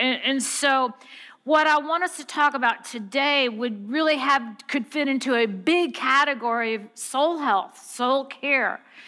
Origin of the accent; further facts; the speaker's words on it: St. Louis, Missouri, United States; I grew up here in St. Louis area, went to college here, went to UMSL, so I'm a Midwestern girl